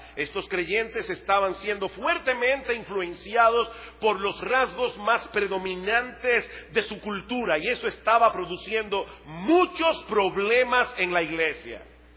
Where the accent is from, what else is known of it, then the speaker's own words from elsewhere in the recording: Dominican Republic; antes que dominicanos, nosotros somos cristianos.